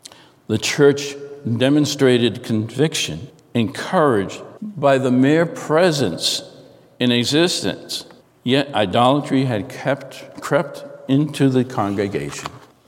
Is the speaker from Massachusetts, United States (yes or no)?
yes; Lynn, Massachusetts, United States; I remember growing up, I come from Lynn, Mass.